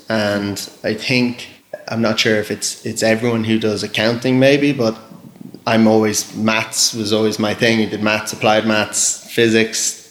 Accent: New Zealand; born there; So out of PwC, I went to New Zealand. So I was born down in New Zealand

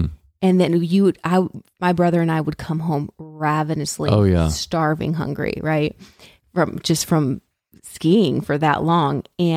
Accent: Torrington, Connecticut, United States; We had ski club in Connecticut. I grew up in Torrington, Connecticut.

